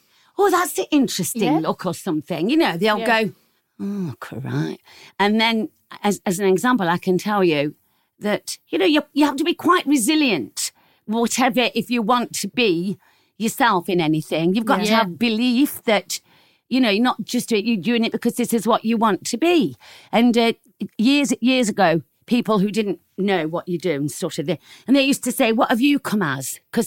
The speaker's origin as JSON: {"language": "English", "town": "Nottingham", "region": "East Midlands", "country": "United Kingdom", "tie": "born or raised there", "said": "grew up in Nottingham. And I knew that I was never going to really fit in there."}